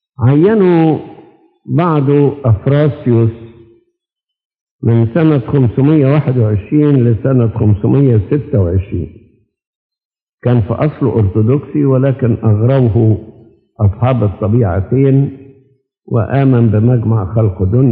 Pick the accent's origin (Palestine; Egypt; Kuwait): Egypt; المهم أنه هو أقام 20 سنة عندنا في مصر